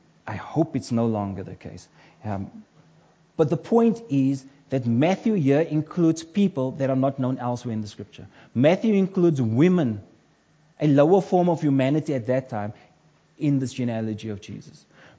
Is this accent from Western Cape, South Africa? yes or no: yes; Cape Town, Western Cape, South Africa; But we're born from the Cape Flats. Generally, we've grown up to understand that we're but statistics in this country of South Africa.